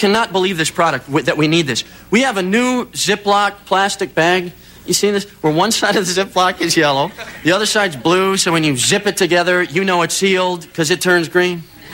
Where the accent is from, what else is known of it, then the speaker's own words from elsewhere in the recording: Wisconsin, United States; now in California, United States; I am originally from Wisconsin. A couple other escapees here tonight. That's right. I've been out here 4 years in California.